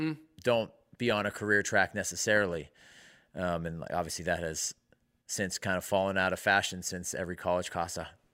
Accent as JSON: {"language": "English", "region": "California", "country": "United States", "tie": "born or raised there", "said": "met with senators from California, my home state"}